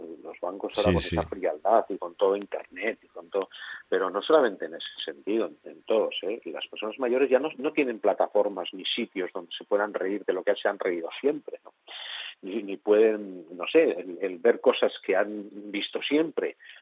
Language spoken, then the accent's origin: Spanish; Vinaròs, Valencian Community, Spain; Pues yo tengo muchos amigos y mucha familia en Vinaroz, ¿no? Y será para mí un placer llevarla a mi pueblo, ¿no? Y además te digo una cosa, soy de los últimos que nacieron en los 60